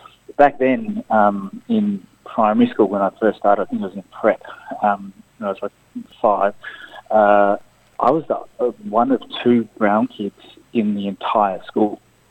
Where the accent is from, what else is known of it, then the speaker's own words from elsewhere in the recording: Melbourne, Victoria, Australia; No, I grew up in Melbourne.